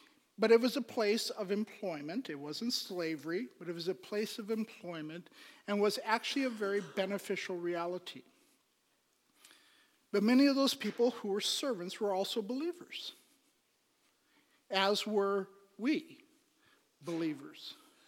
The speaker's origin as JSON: {"language": "English", "country": "Pakistan", "tie": "born or raised there", "said": "But in growing up in Pakistan, being born and raised there, we had servants."}